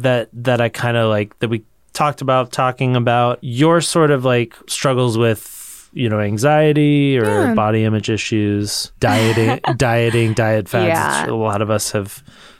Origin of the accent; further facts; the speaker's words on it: California, United States; I think I identify more as a Californian than I do as an American.